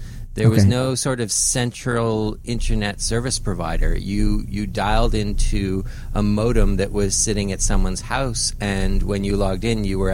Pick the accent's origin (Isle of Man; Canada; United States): Canada; Montreal, Quebec; now in Australia; Yeah, I'm from Montreal in Canada originally, yes.